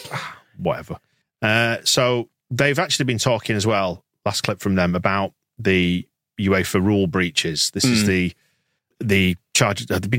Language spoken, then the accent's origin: English; Yorkshire and the Humber, United Kingdom; I'm a Yorkshireman